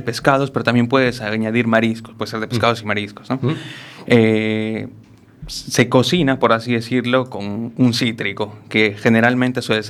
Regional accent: Arequipa, Peru; Yo soy de Perú, de una ciudad al sur llamada Arequipa.

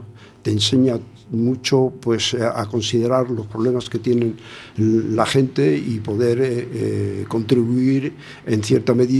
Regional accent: Peñarroya-Pueblonuevo, Andalusia, Spain; yo soy de un pueblo de Córdoba, de Peñarroya, Pueblo Nuevo, un pueblo minero.

